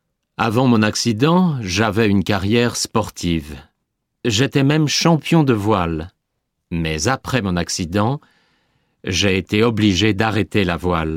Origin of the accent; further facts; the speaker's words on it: France; moved away as an adult; J'ai décidé d'étudier l'architecture et après mes 6 ans d'études, j'ai quitté la France. Je suis parti à l'étranger car je voulais utiliser mes connaissances en architecture